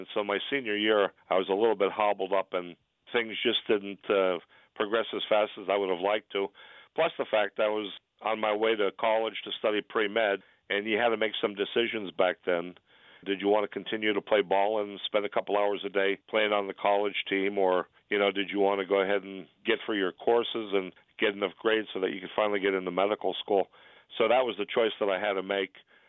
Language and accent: English; Wilkes-Barre, Pennsylvania, United States; born or raised there